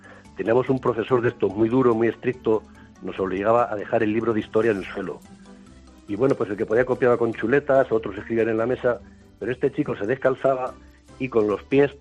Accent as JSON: {"language": "Spanish", "town": "Cuenca", "region": "Castilla-La Mancha", "country": "Spain", "said": "yo soy de Cuenca, un frío que te pelas."}